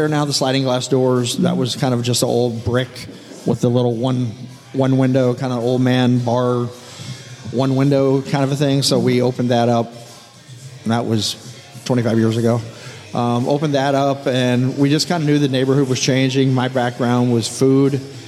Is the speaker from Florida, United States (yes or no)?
no; Kansas, United States; I grew up in Kansas, so kind of southern barbecue.